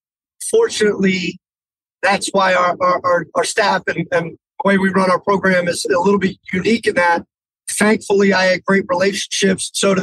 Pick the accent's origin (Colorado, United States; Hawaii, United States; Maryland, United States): Maryland, United States; Potomac; I grew up in Potomac, Maryland, but I went to Gonzaga High School in Washington, D.C.